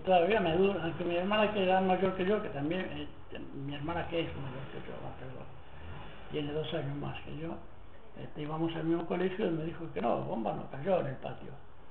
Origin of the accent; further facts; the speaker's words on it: Mataró, Catalonia, Spain; born there; also born or lived in Barcelona; Yo nací en Mataró, que era a 50 kilómetros de Barcelona, pero